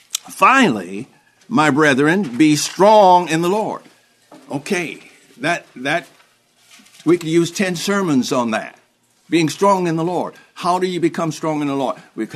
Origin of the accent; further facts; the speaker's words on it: the South, United States; I grew up in the South, and we knew how to survive, man.